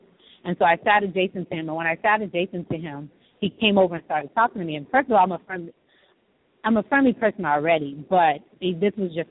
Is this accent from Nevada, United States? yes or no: no; Florida, United States; And I'm from South Florida, and it's hot there, and so I wasn't expecting it to be so cold.